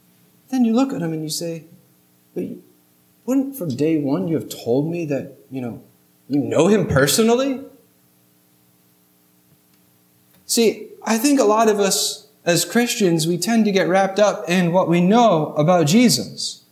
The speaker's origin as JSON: {"language": "English", "region": "New England", "country": "United States", "said": "I'm from New England, so I can, but I know he's not with New England."}